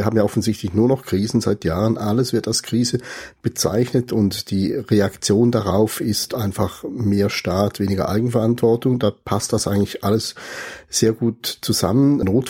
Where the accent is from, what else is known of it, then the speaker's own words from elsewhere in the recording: Switzerland; wir würden uns da nicht so schlecht machen in diesem Konzert als Schweizer